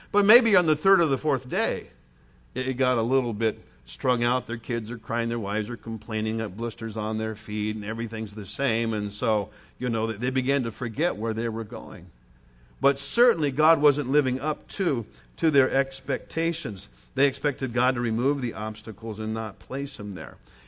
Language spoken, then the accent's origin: English; Lexington, Kentucky, United States; the Baptist church I grew up in Lexington, Kentucky, boy, we loved the pastor.